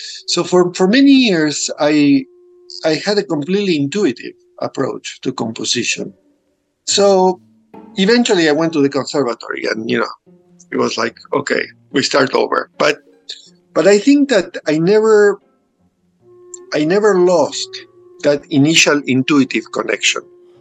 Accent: Argentina; English is a second language; moved away as an adult; also born or lived in New York; But I'm originally from Argentina. I lived the first half of my life there. And then I immigrated to New York, and I lived 10 years in New York.

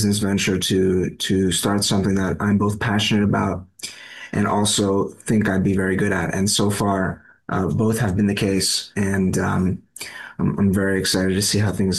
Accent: New York City, New York, United States; born there; I come from a Georgian immigrant family, but I was born here in Brooklyn in New York City.

